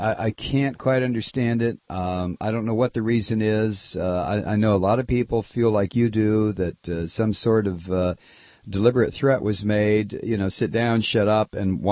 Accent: United States; You know, I'm an American.

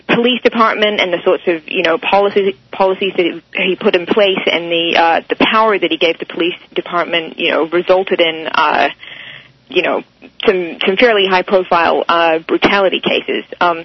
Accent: New Zealand; I'm a Kiwi, but I did actually live in New York for a couple of years.

